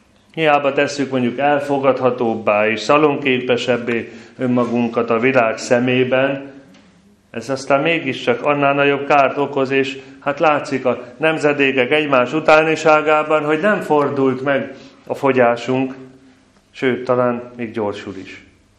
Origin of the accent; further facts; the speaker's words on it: Pécs, Baranya, Hungary; born there; aki a világhírű szívcentrumot hozta létre szülővárosomban